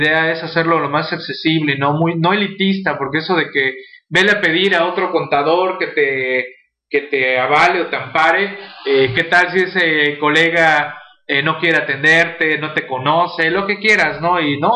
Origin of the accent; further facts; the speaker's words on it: San Luis Potosí, Mexico; soy de San Luis Potosí